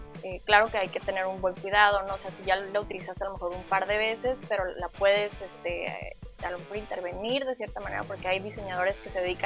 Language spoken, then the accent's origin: Spanish; Tijuana, Baja California, Mexico; estoy orgullosamente tijuanense, de aquí ya por segunda generación.